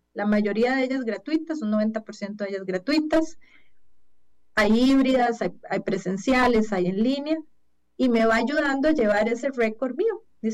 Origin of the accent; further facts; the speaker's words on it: Costa Rica; uno como buen tico decía, yo voy a pulsearlo.